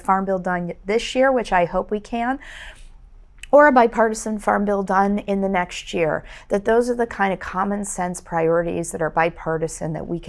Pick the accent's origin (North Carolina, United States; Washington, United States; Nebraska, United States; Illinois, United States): Illinois, United States; and I look at my home state of Illinois and recognize that agriculture is our number one economic driver.